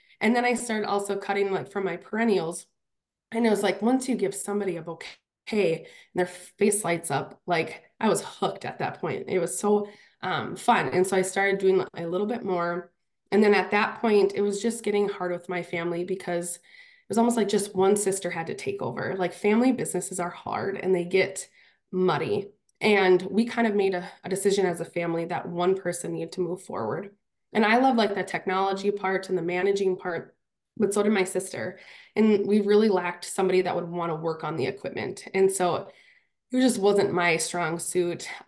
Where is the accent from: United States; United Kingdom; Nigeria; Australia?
United States; Holly; I grew up in Holly, actually. So I'm back.